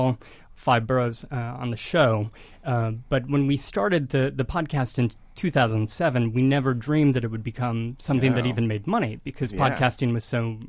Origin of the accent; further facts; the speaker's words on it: Ohio, United States; moved away as an adult; now in New York, United States; And I'm from northern Ohio. And we both moved to New York in the same year, in 1993.